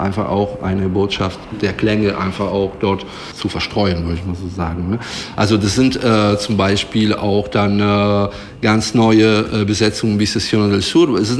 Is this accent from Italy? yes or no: yes; Italy; German is a second language; Ich bin Italiener, ich bin Musiker, aber ich habe keine Ahnung.